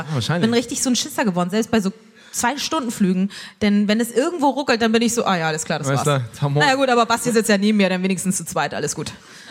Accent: Elmshorn, Schleswig-Holstein, Germany; Dann bin ich immer auf meiner Heimat Elmshorn

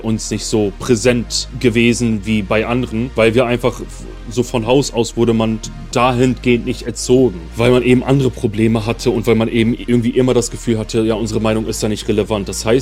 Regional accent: Oldenburg, Lower Saxony, Germany; Ich bin gestern Nacht aus Berlin, hier in Oldenburg, in meiner Heimat angekommen.

